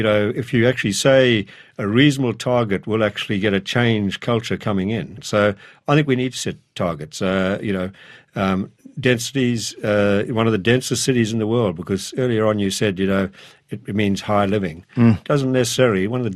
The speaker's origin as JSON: {"language": "English", "country": "Zimbabwe", "tie": "born or raised there", "said": "I grew up in Zimbabwe."}